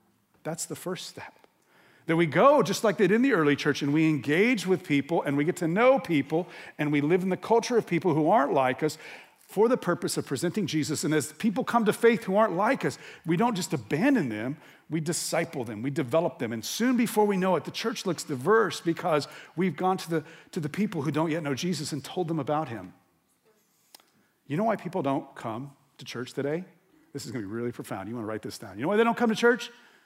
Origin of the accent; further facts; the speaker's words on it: New Mexico, United States; if you're not familiar with New Mexico, my home state, New Mexico is a minority-majority state.